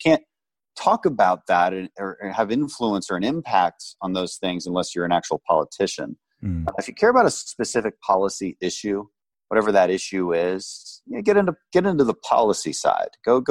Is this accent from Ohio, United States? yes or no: no; Houston, Texas, United States; also born or lived in Bogota, Colombia; I grew up in Houston, Texas, and my dad's side of the family goes back six generations in Texas. So that's where I'm really from.